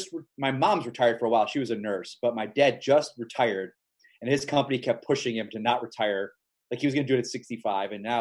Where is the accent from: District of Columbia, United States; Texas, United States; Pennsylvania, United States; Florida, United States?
Florida, United States; And I look at my home state where I grew up, Florida, and I just think they're a bunch of idiots.